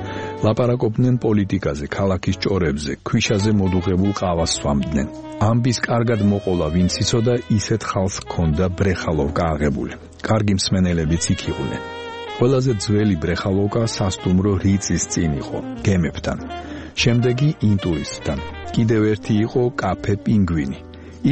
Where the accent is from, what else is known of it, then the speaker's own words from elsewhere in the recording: Sukhumi, Abkhazia, Georgia; სოხუმის უბან ტურბაზაში, სადაც მე გავიზარდე, ყველაზე ძველი შენობა ჩემი სკოლა იყო 1930-იანი წლების.